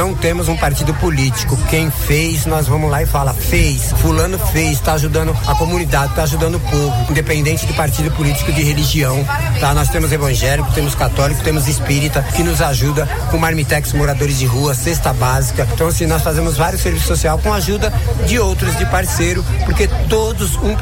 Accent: São Paulo, Brazil; Sou de São Paulo, capital, mas fomos assaltados lá no nosso salão

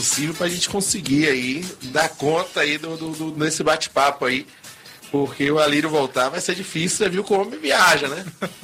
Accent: Bahia, Brazil; como eu sou baiano

